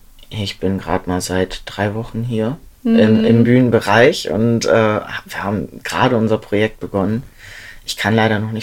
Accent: Dortmund, North Rhine-Westphalia, Germany; now in Rostock, Germany; Ich bin in Dortmund aufgewachsen.

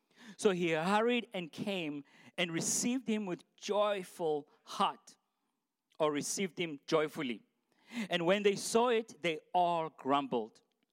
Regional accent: Potchefstroom, North West, South Africa; English is a second language; I come from Potchefstroom. So my English is mixed with Afrikaans and Setswana.

